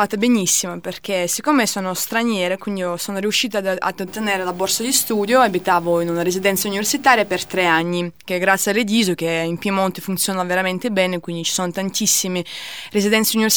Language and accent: Italian; Moscow, Russia; Italian is a second language; a Mosca, siccome provengo da Mosca, che è una città veramente grande, con tantissime università